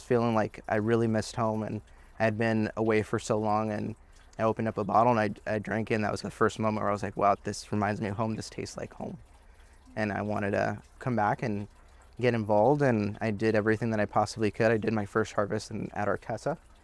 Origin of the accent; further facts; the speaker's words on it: St. Helena, California, United States; I grew up in St. Helena, so just right up the road. Born and raised. My family has been here for quite some time.